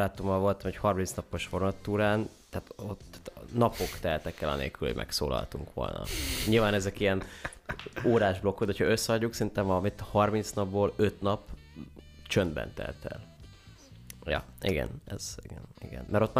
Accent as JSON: {"language": "Hungarian", "country": "Hungary", "tie": "born or raised there", "lives_now": "Budapest, Hungary", "said": "mindannyian vidékiek vagyunk, ott meg azért egy kicsit úgy nőttünk fel, gondolom, vagy én legalábbis"}